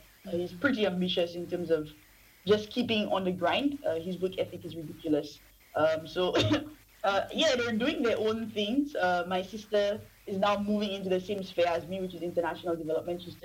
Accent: Laborie, St. Lucia; Oh yes, I'm from the People's Republic.

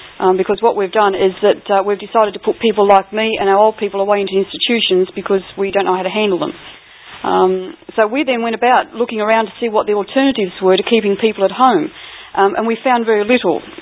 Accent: New South Wales, Australia; I come from New South Wales in the first place.

